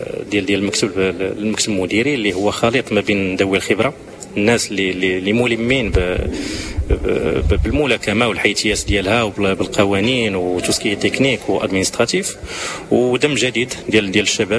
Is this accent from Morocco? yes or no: yes; Morocco; انا غنجاوبك كمغربي بعيد عن اي منظومه